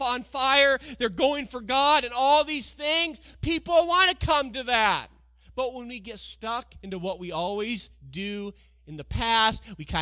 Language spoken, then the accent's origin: English; West Coast, United States; now in Louisville, United States; I'm from the West Coast. There's not a lot of churches.